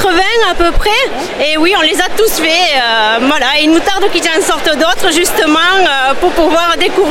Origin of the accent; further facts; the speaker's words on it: Casteljaloux, Nouvelle-Aquitaine, France; je connais très très bien le Lot-et-Garonne puisque je suis de Casteljaloux.